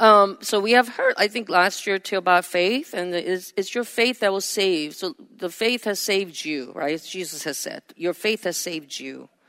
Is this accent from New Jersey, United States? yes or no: yes; New Jersey, United States; I'm from Jersey. I'm from America. It's Thomas Edison.